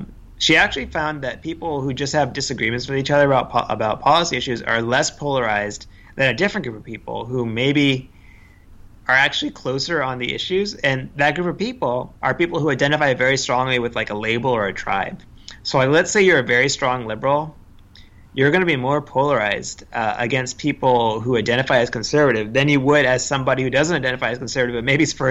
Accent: the South, United States; I grew up in the American South.

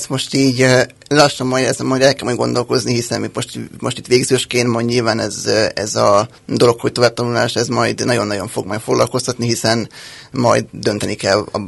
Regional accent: Budapest, Hungary; born there; és egyébként Budapesten élek, és ott is születtem.

